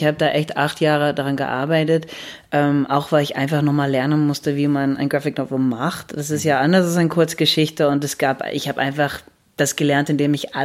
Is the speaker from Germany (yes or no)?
no; Netherlands; German is a second language; aufgewachsen in verschiedenen Ländern und dieses Idee, wo komme ich her und was ist meine, bin ich Niederländer oder nicht und dass ich gerade so ins Ausland ziehen muss, um endlich wieder Niederländer zu sein